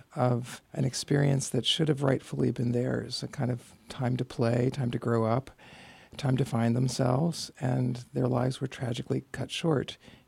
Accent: Connecticut, United States; I'm from Connecticut. I was actually raised about 20 miles from Sandy Hook Elementary.

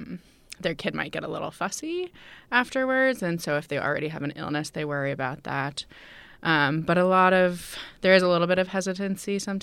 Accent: San Diego, California, United States; also born or lived in New York / Colorado; I grew up in San Diego, and I've lived in New York and Colorado, and been all over the place.

